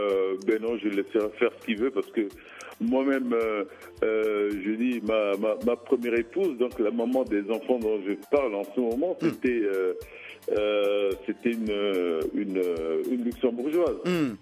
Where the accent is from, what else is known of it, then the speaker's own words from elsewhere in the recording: Bangassou, Mbomou, Central African Republic; quand on montait dans son bus pour aller à Bangassou, dans ma ville natale